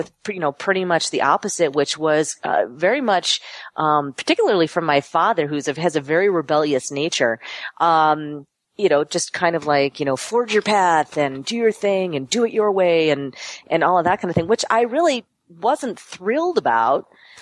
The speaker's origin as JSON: {"language": "English", "town": "Buffalo", "region": "New York", "country": "United States", "lives_now": "Costa Rica", "said": "Thank you. That's one of the reasons I live here is because I'm from Buffalo."}